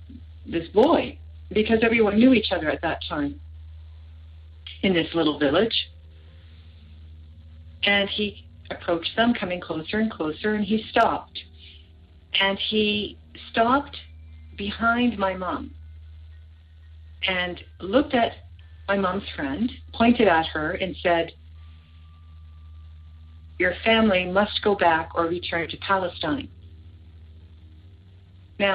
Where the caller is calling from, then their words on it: Brandon, Manitoba, Canada; Oh, I am calling from Brandon, Manitoba, Canada.